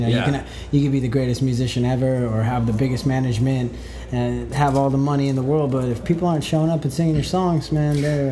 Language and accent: English; Las Vegas, Nevada, United States; You know, we're from Vegas, so gambling's a thing.